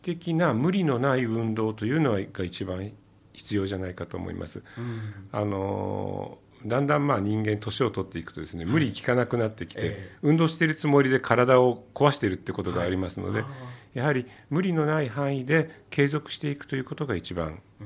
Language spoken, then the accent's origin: Japanese; Nagoya, Aichi, Japan; also born or lived in Yokohama / Yamanashi; まあ、高校まで小学校から高校まで名古屋にいたんですけれども、はい、まあ、生まれは横浜の方なんですが、あ、で、まあ、大学はちょっとまた別の山梨の方でおりました。